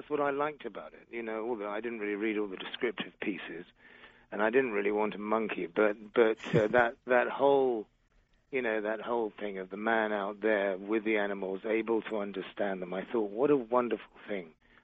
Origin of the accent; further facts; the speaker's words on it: London, United Kingdom; as a child, you know, growing up in North London